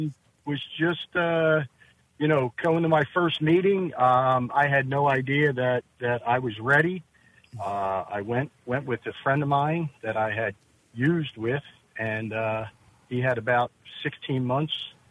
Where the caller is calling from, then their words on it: Warminster, Pennsylvania, United States; I'm in Warminster.